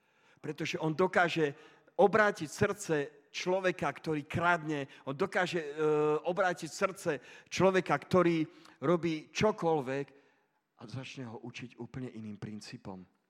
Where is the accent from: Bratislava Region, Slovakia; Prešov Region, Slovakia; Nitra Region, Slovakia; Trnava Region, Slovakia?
Trnava Region, Slovakia; Trnava; v Trnave, pretože pochádzam z Trnavy.